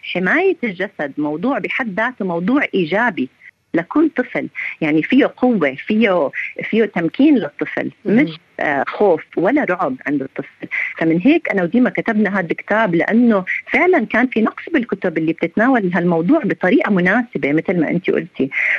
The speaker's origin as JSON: {"language": "Arabic", "country": "Jordan", "moved": "yes", "lives_now": "Switzerland", "said": "أنا أصلي أردنية فلسطينية وحاليا مقيمة بسويسرا، وصار لي متغربة أكثر من 20 سنة، يعني صار لي 20 سنة عايشة برجة العالم العربي أو الأردن."}